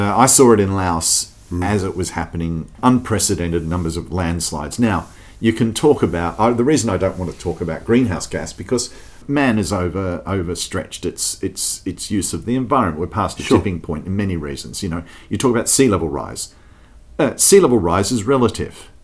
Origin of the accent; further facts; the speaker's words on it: Australia; And being an Australian, I learned about our history.